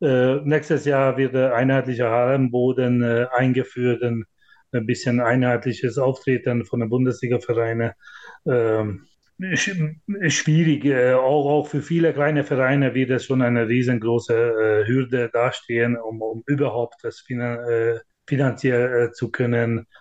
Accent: Hungary; Ich komme aus Ungarn, da kenne ich sehr gut

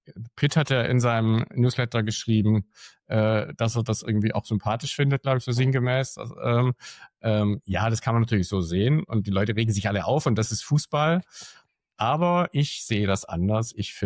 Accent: Baden-Württemberg, Germany; weil ich bin ja Schwabe und wir wollen ja, dass alles ganz genau, akkurat funktioniert

